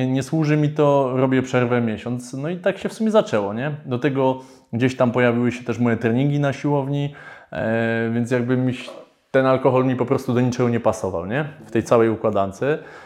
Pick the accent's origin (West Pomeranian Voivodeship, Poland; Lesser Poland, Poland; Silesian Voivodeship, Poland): Lesser Poland, Poland; Kraków; W dzieciństwie, moje dzieciństwo, wychowałem się na krakowskim osiedlu w bloku